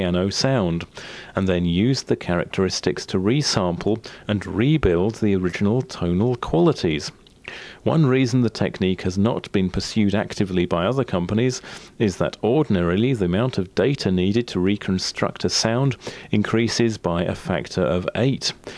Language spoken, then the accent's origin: English; Canada; I'm originally from Canada, and I know there are quite a few AM stereo stations in Canada